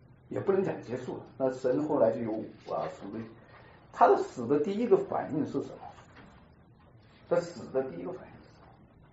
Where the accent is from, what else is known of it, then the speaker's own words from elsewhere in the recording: China; 我们中国人的爱就是爱